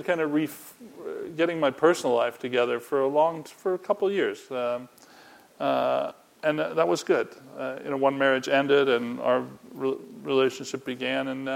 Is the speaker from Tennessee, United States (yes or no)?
no; Chicago, Illinois, United States; I'm from Chicago, but MoMA showed it as part.